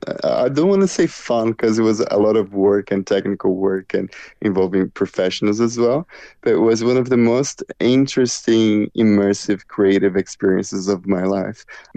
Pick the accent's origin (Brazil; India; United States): Brazil; English is a second language; now in Australia; So I moved from Brazil and I came to Australia, and then here there were parts of my culture I started learning that I really loved, because I missed it so much